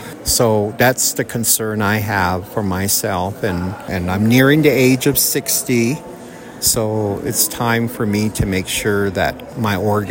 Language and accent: English; Manuelito, New Mexico, United States; I'm from Manuelito, New Mexico. We call in Navajo, Kinhojone.